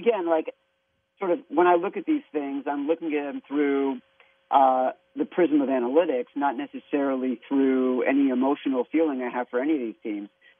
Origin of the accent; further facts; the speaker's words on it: Chicago, Illinois, United States; I actually grew up in Chicago as well, and I grew up in Chicago in the 80s when DePaul was a powerhouse